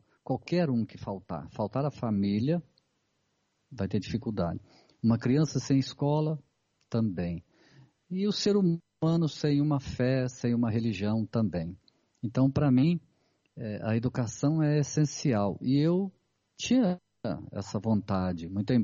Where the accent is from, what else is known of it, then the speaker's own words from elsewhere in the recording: Minas Gerais, Brazil; also born or lived in Goiás; Nasci num estado chamado Goiás, mas foi toda a minha vida foi em Minas. Então, eu sou mineiro de coração e brasileiro